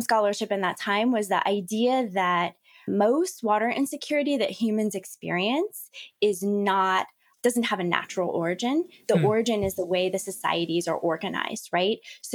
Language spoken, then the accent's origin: English; Miami, Florida, United States; I'm from Miami and grew up in hurricane culture.